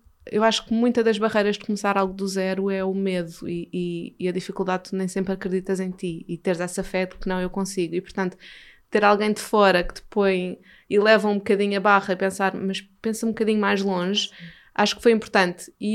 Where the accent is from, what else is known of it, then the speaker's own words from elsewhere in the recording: Portugal; principalmente sendo portuguesa, que cresce com tremoço